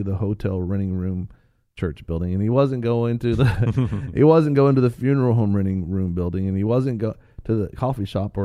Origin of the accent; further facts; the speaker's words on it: Florida, United States; Well, I'm from Florida. We have wet heat.